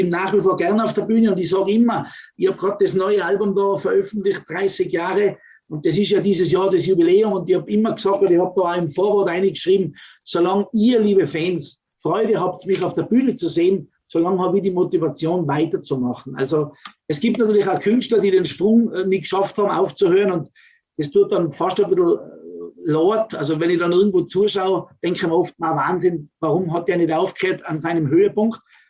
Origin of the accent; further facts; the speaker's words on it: Tyrol, Austria; nicht so sensationell schön sind, die haben trotzdem teilweise schon einen höheren Preis als bei uns in Tirol die schönsten Zimmer.